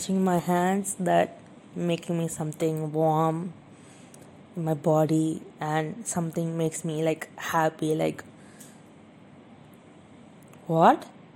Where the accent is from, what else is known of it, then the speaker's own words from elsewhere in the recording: India; now in United States; Like, I'm just an Indian woman that be shy, and I'm sorry.